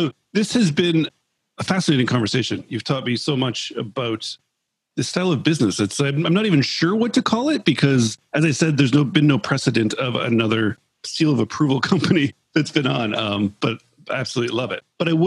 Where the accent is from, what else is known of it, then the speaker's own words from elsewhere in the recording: Canada; I'm Canadian